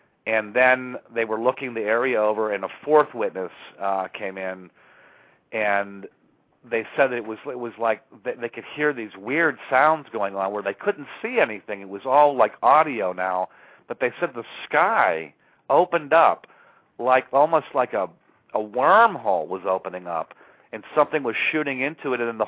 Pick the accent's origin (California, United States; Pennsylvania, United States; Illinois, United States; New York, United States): Pennsylvania, United States; There were certainly many, many sightings in Pennsylvania, my home state.